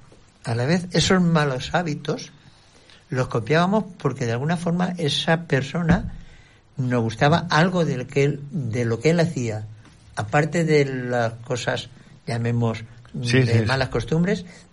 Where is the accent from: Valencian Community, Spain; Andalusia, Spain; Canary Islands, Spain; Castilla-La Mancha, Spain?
Valencian Community, Spain; Manises; born there; Yo soy nacido en Manises y, no sé, siempre he tenido una relación muy estrecha con Cuart de Poblet.